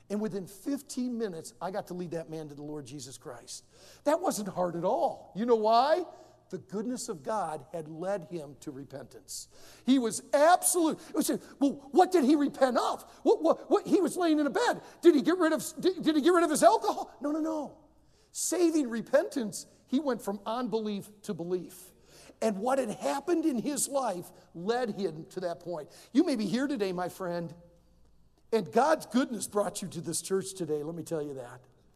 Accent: Detroit, Michigan, United States; Years ago, when I was a small boy growing up in the Detroit area, I was about 9 or 10 years of age.

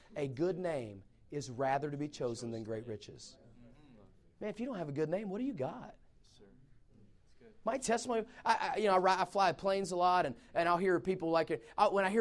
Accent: Southeast, United States; because I have old values, I'm from the Southeast, or because we're in California and everybody's cool here.

